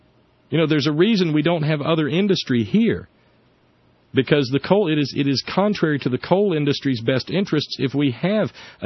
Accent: Alabama, United States; And I think about the flooding and the yellow fever that used to plague the area where I grew up in Alabama.

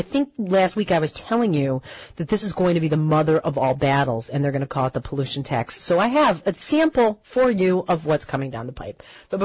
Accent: California, United States; I was raised in California when it was popular to say you live there.

